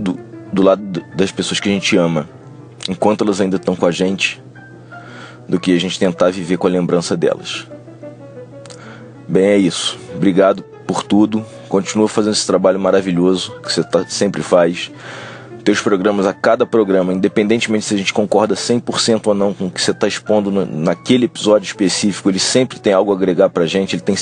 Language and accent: Portuguese; Teresópolis, Rio de Janeiro, Brazil; Eu sou de Teresópolis, Rio de Janeiro.